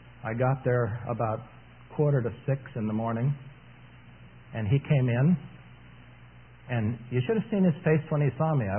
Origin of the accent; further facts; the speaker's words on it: Michigan, United States; I'm from Michigan.